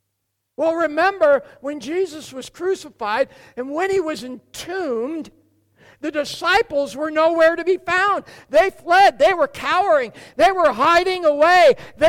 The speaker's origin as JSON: {"language": "English", "region": "Oregon", "country": "United States", "tie": "born or raised there", "said": "who set up a commune about 150 miles east of where I grew up in North Central Oregon."}